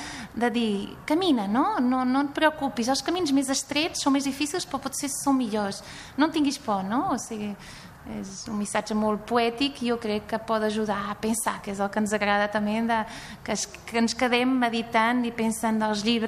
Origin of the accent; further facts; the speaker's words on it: Portugal; sóc portuguesa, no?, d'origen